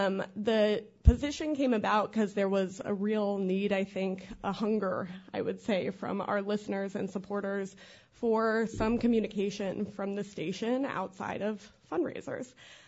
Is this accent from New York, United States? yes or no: yes; Brooklyn, New York, United States; moved away as an adult; now in Bay Area, United States; I'm the communications manager. So a little about me. I'm originally from Brooklyn, New York. Very proud of that fact. I moved to the Bay Area after I completed undergrad studies at Oberlin College, so just made my way west.